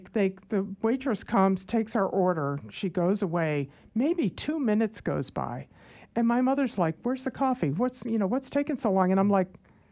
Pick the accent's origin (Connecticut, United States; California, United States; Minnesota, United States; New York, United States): Connecticut, United States; Hartford; also born or lived in Boston; I'm just saying, look, I lived in Boston for a brief time, but I'm from Hartford, Connecticut.